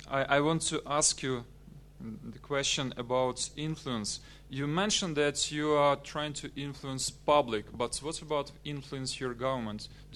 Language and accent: French; Ukraine; French is a second language; je suis ukrainien. Je ne parle beaucoup français, so I switch to English.